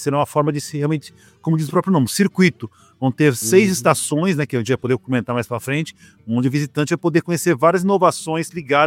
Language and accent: Portuguese; São Paulo, Brazil; now in Rio Verde, Brazil; Eu sou de São Paulo, da capital, mas metade da minha vida eu já passei aqui em Rio Verde, né? Eu me considero um cidadão riverdense também, né?